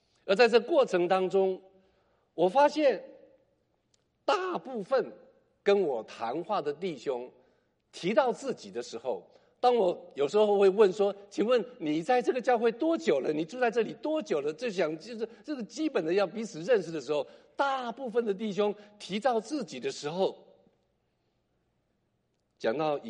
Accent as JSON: {"language": "Chinese", "country": "China", "said": "首先，我们中国人有一句话5个字，在这样子的潮流里面就不适用了。"}